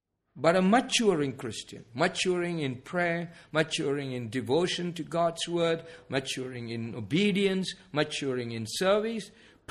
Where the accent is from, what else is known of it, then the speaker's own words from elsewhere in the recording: India; because I came from India, they wanted me to marry an Indian girl.